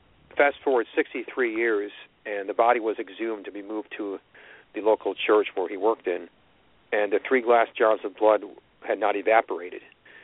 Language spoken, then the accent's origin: English; Hamburg, New York, United States; He actually lived and grew up in my hometown, Hamburg, New York. Hamburg is just outside of Buffalo.